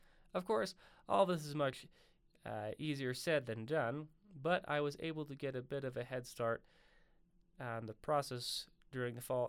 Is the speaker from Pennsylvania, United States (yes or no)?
no; Fort Collins, Colorado, United States; now in Laramie, United States; I hail from Fort Collins, Colorado, like I said earlier, which resides in Larimer County